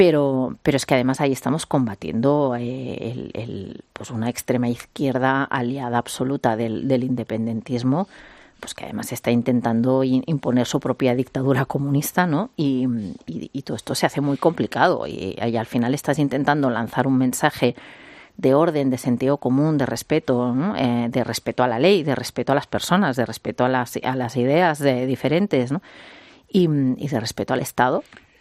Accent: Catalonia, Spain; yo soy española como la que más, y eso no me hace peor catalana

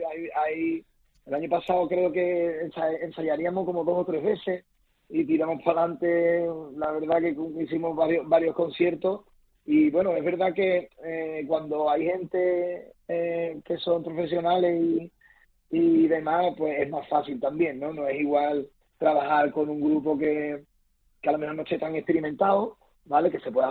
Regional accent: Cádiz, Andalusia, Spain; Somos de Cádiz, Cádiz, como se suele decir, sí que es verdad.

